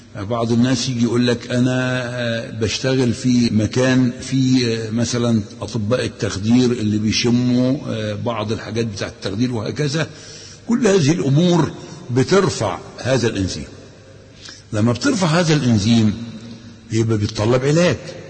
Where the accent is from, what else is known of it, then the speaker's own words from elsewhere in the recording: Egypt; يبقى العجوة اللي موجودة عندنا في مصر هنا تنفع.